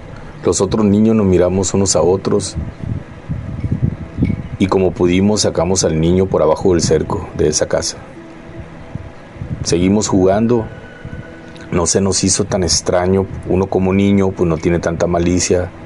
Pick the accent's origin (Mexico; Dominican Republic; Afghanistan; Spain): Mexico; Los Mochis, Sinaloa; now in Tijuana, Mexico; Soy originario de Los Mochis, Sinaloa, aunque actualmente resido en Tijuana, Baja California.